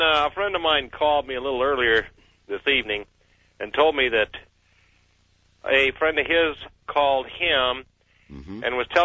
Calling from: Arizona, United States; I'm about 60 miles out of Phoenix, and the AM power goes down.

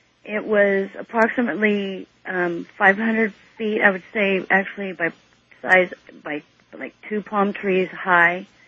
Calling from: Ventura, California, United States; I'm calling from Ventura, California.

